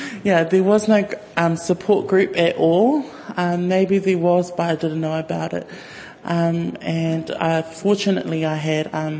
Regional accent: Gisborne, New Zealand; growing up in Gisborne, there was no options for our takatāpu rangatahi

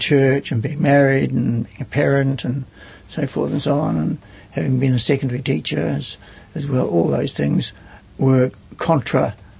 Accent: Otago, New Zealand; also born or lived in Auckland; I was born in 1931 in Otago and spent all my life in Otago until I finished university in 52. And then went to Auckland for teacher training and more or less have and stayed there

